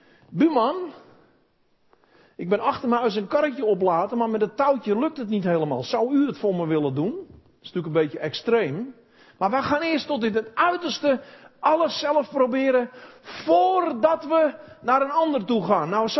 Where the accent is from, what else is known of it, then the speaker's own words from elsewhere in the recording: Netherlands; Wij zijn in Nederland vooral opgevoed in zelfstandigheid.